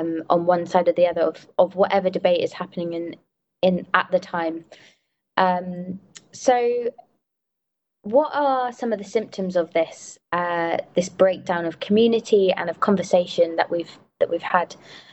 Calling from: Medjugorje, Federation of Bosnia and Herzegovina, Bosnia & Herzegovina; I currently live in the Loreto community, and I'm calling in from Medjugorje today, actually, as well.

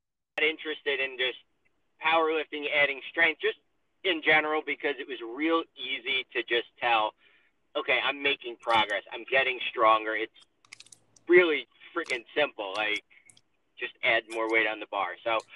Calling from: Pennsylvania, United States; I'm in Pennsylvania. I'm about a half hour outside of Philly. North.

